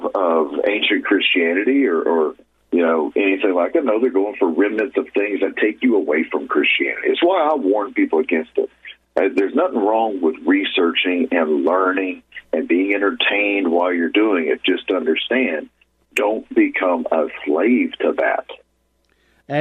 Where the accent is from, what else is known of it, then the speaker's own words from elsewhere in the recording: Texas, United States; I'm from Southeast Texas. I'm low and slow, and that's just the way I was raised, very backwoods, Cajun boy